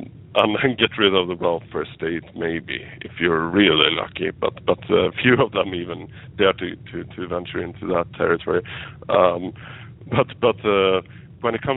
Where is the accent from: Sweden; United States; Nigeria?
Sweden; English is a second language; and of course my home country is Sweden.